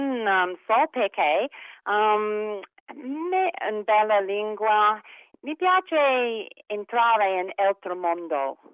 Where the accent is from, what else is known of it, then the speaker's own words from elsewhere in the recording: Australia; Italian is a second language; niente parenti italiani affatto, sono australiano. 6 anni fa, quando sono arrivata a Ocean Grove